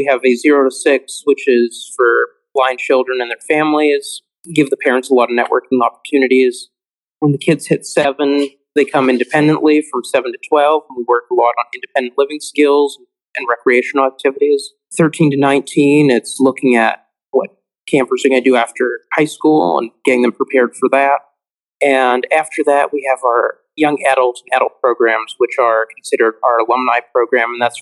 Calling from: New Westminster, British Columbia, Canada; So I'm broadcasting from New Westminster, British Columbia, but based out of Bowen Island, British Columbia.

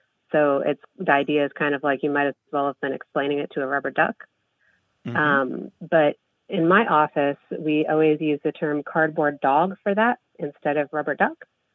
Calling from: Carmel, Indiana, United States; Hi, this is … I'm calling from Carmel, Indiana.

